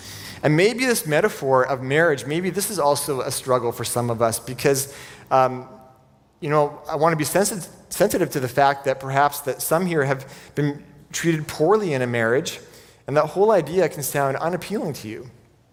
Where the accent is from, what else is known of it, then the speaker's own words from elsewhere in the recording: Vancouver, British Columbia, Canada; now in Kelowna, Canada; I grew up in Vancouver, and I've lived in Kelowna long enough to know that big city life does not sound very appealing to a lot of people.